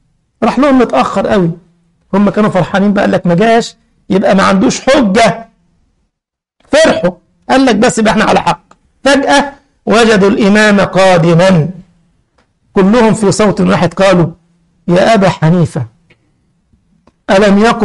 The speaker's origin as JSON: {"language": "Arabic", "country": "Egypt", "said": "عندنا في مصر في المية بتاعت الوضوء كلها مية وربما يكون في نجاسات"}